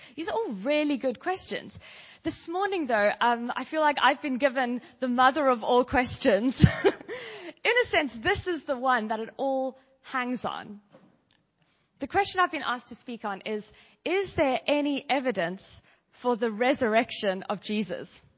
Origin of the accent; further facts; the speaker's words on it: South Africa; now in Oxford, United Kingdom; I'm South African, but I've been here for, yes, but I've been here for 10 years, so it goes in and out